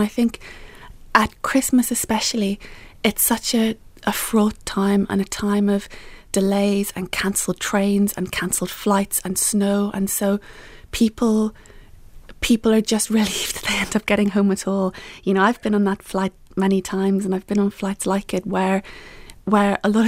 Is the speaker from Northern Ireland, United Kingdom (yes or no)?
yes; Belfast, Northern Ireland, United Kingdom; accent: Belfast; I was born in Belfast, grew up there, but my mum is from England, and my sisters and I were always how now rather than how now